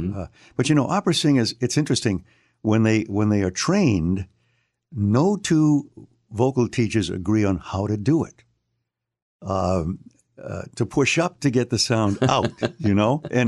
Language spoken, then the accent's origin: English; Quincy, Massachusetts, United States; I grew up at home in Quincy, Massachusetts.